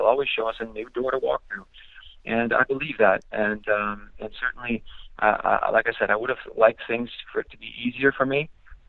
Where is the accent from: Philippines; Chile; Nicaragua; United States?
Chile; to play in my home country in Chile.